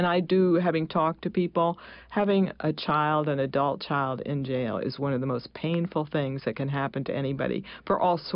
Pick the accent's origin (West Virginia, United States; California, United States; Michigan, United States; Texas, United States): West Virginia, United States; also born or lived in Albany; Here, I grew up in West Virginia, and then I grew up in Albany, so it isn't in a town.